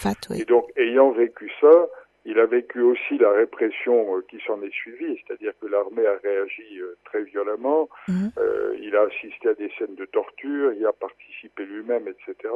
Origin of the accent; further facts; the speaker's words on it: Morocco; Moi, comme enfant, pendant la guerre de 40, j'ai été élevé au Maroc.